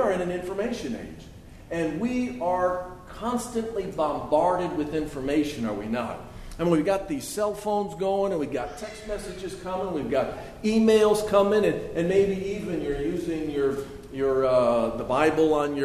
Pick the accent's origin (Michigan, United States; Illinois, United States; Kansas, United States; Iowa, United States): Illinois, United States; Chicago; also born or lived in Hartsville; Now, I grew up in Chicago, so I don't know, have a lot of firsthand information about this, but I did live in Hartsville for a while